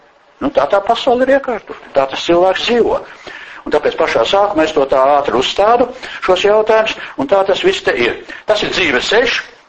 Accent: Valmiera, Valmiera Municipality, Latvia; also born or lived in Valka; Es esmu dzimis Valkā. Valmierā pabeidz skolu, bet nu Valkā, nu kara laikā piedzimu. Pēc tam uz Valmieru, pēc kara bija jāiet uz Valmieru, tāpēc, ka tētiem mammai darbs nebija Valkā pēc kara

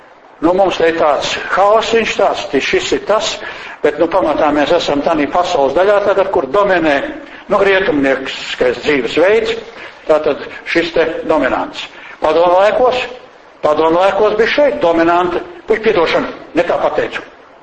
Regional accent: Valka, Valka Municipality, Latvia; Un manā dzimtajā pusē pie Valkas

